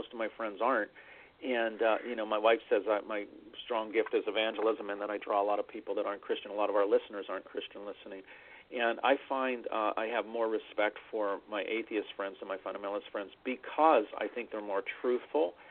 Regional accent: Pittsburgh, Pennsylvania, United States; I grew up in Pennsylvania, pretty close to a couple hours from Lake Erie in Pittsburgh

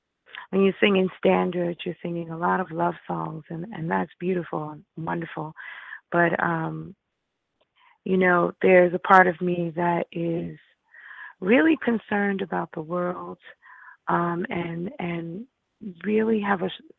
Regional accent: New York City, New York, United States; as a African-American woman growing up in New York City

